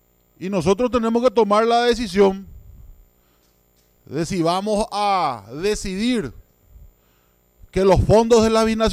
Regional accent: Paraguay; nosotros como Estado paraguayo no tenemos la más mínima incidencia

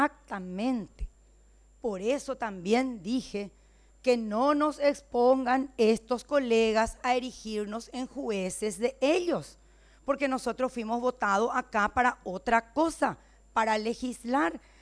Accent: Paraguay; por la Constitución somos paraguayos primero

